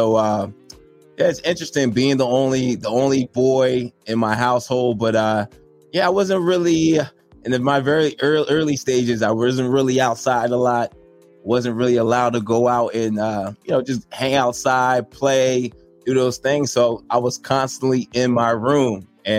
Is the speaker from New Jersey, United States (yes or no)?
yes; New Jersey, United States; So I'm a son of two immigrant parents who hail from Nigeria, first generation. Majority of my life, I grew up in South Jersey.